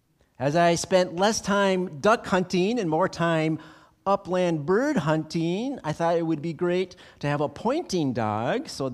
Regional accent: Minneapolis, Minnesota, United States; Growing up as a boy, we grew up in Minneapolis, and we had huskies

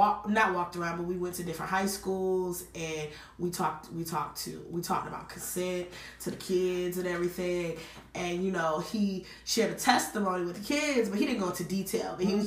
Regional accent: Baltimore, Maryland, United States; So you know, I'm from Baltimore, Maryland.

